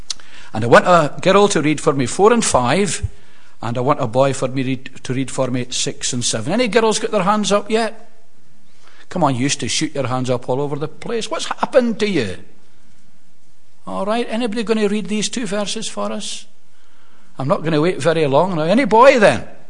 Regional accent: Scotland, United Kingdom; Now, being a Scot

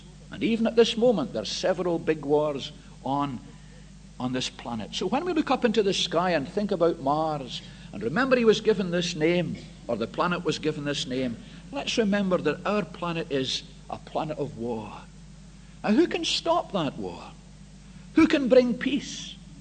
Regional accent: Scotland, United Kingdom; but being a Scotsman, I decided not

